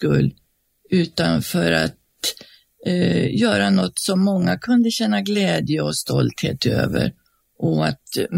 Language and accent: Swedish; Austria; now in Sweden; Så är det ju så att jag kommer då ifrån Österrike